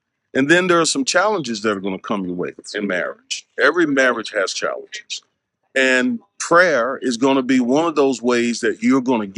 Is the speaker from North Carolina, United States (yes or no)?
yes; Wallace, North Carolina, United States; We were from the same part of North Carolina. She's from Rocky Mount. I'm from the Wallace area, which is about an hour and a half apart.